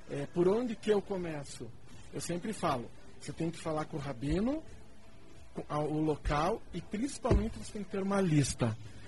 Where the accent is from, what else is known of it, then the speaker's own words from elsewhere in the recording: Curitiba, Paraná, Brazil; also born or lived in São Paulo, Brazil; sou de Curitiba.